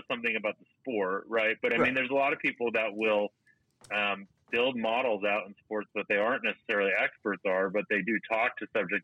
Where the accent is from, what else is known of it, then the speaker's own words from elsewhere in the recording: Boston, Massachusetts, United States; You know, I grew up in Boston. I'm a big Red Sox, Patriots, you know.